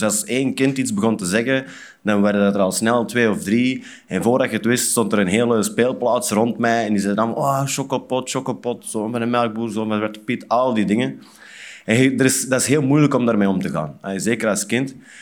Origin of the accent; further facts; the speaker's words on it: Zwijndrecht, Antwerp, Belgium; now in Antwerp, Belgium; ik woon wel in Antwerpen, maar ik ben niet echt van Antwerpen. Ik kom eigenlijk van Zwijndrecht.